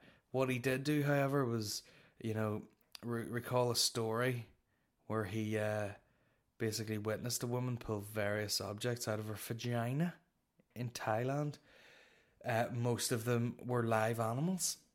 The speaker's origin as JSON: {"language": "English", "town": "Belfast", "region": "Northern Ireland", "country": "United Kingdom", "tie": "born or raised there", "said": "Whereas up here, I'm like, well, I'm just gigging in Belfast. And if I need to stay at the home I grew up in, I go out to my dad's and fucking on a taxi and just stay there."}